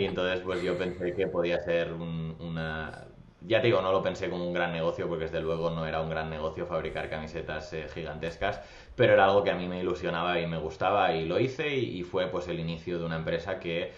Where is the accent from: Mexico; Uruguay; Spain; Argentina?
Spain; Barcelona, Catalonia; Soy un chico de Barcelona, tengo 35 años